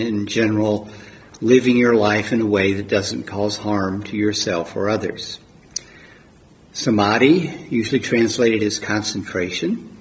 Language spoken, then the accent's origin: English; United States; accent: American; I guess you probably already figured out I'm an American from my accent.